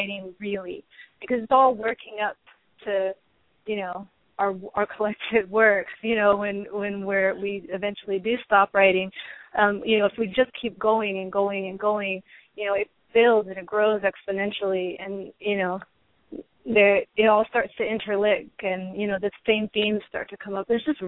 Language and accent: English; Ohio, United States; It's just I'm from Ohio. And so Ohio, you know, is kind of hurting right now in general, but especially areas like Toledo and, you know, certain areas that I grew up going to a lot